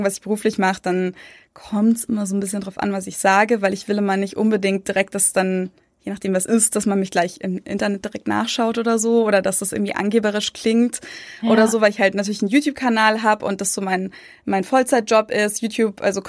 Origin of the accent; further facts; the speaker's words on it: Germany; meistens sage ich, ja, ich komme aus Deutschland